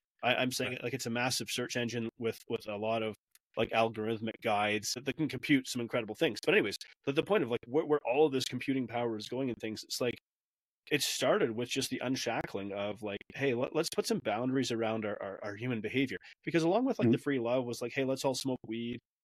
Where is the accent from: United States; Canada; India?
Canada; like as a Canadian, I think I have, you know, I support in a sense like human rights.